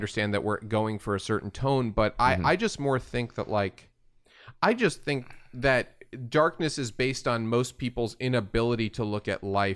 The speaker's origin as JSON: {"language": "English", "region": "New York", "country": "United States", "tie": "born or raised there", "said": "I grew up in New York."}